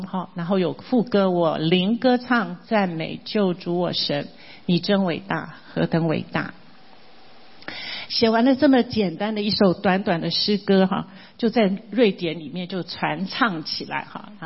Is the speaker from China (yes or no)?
no; Taiwan